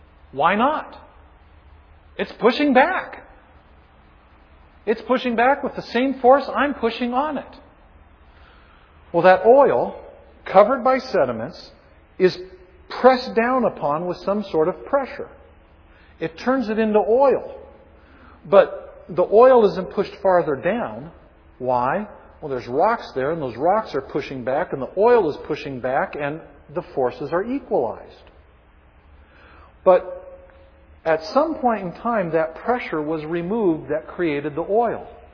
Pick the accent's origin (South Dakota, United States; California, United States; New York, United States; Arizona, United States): California, United States; Bishop; Oldest living trees over in my hometown of Bishop, the bristlecones.